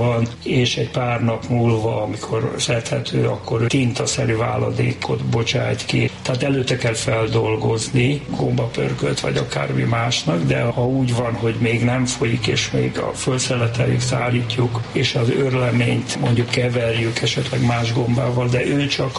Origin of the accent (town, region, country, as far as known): Budapest, Hungary; born or raised there